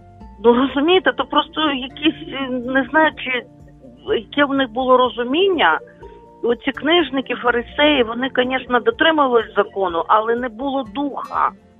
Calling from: Lviv, Lviv Oblast, Ukraine; Я зі Львова дзвоню

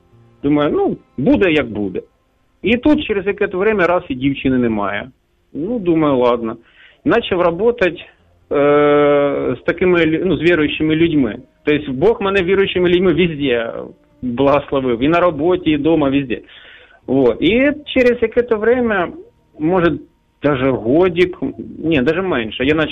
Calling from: Dnipro, Dnipropetrovsk Oblast, Ukraine; я з Дніпра.

